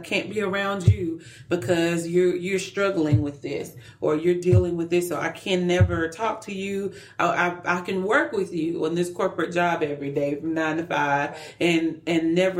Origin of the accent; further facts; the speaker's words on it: Alabama, United States; I mean, I grew up in the South, from a really tiny town that was literally segregated by the main street downtown.